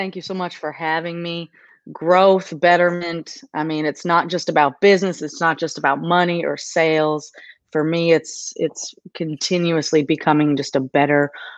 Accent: Maine, United States; moved away as an adult; now in Nashville, United States; You know, I grew up in Maine, so I'm from Maine. I'm from, you know, the mountains where there wasn't a lot going on.

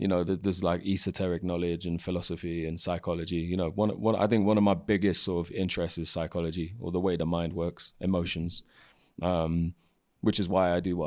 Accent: England, United Kingdom; I'm from England, as you can hear.

